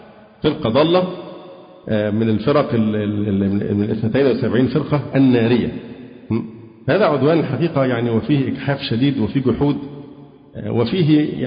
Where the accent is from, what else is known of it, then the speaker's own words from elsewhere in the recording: Alexandria, Alexandria Governorate, Egypt; أنا اسكندراني وفي الدعوة السلفية من حوالي 35 سنة،